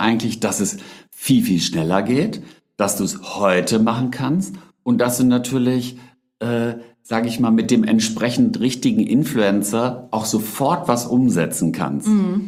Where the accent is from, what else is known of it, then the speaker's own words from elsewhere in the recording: North Rhine-Westphalia, Germany; ich bin übrigens an Rhein geboren, aber an der Ruhr groß geworden.